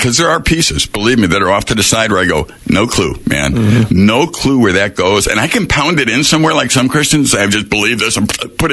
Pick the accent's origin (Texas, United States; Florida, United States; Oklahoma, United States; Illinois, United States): Illinois, United States; Chicago; I grew up in Chicago